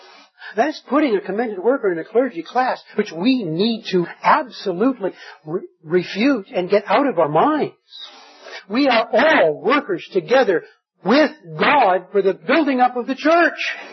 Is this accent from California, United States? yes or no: no; Michigan, United States; I guess I come from, that's the first thing that comes to my mind, but I come from Michigan, right?